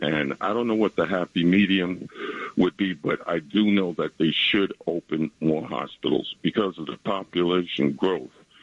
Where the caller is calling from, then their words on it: New York City, New York, United States; Good morning. … I'm calling from New York City.